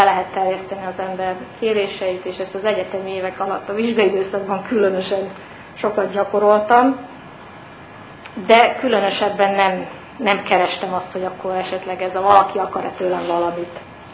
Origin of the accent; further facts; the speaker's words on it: Nyíregyháza, Szabolcs-Szatmár-Bereg, Hungary; Nyíregyházán születtem, és ott is nőttem fel, egy teljesen normális szerető családban. Egy testvérem van, ő fiatalabb, mint én vagyok, egy fiú.